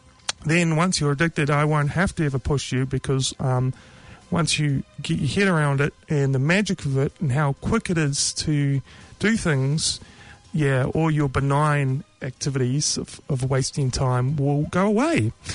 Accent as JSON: {"language": "English", "country": "New Zealand", "tie": "born or raised there", "said": "growing up in New Zealand, I thought my fellow Kiwis were there with me, but I have been disappointed."}